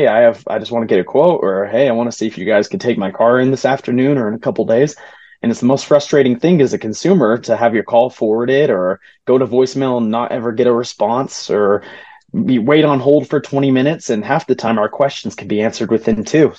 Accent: California, United States; also born or lived in Brazil / Texas, United States / Tennessee, United States / Florida, United States; I grew up in Southern California, but since then, I've had the amazing opportunity to live kind of all over the place.

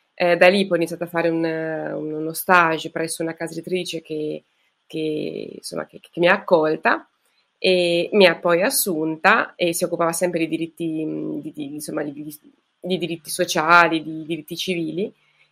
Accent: Cagli, Marche, Italy; Io sono nata a Cagli, in provincia di Pesaro, nelle Marche, un po' in mezzo alle montagne, ed è dove risiedo tuttora e dove tuttora è la casa editrice.

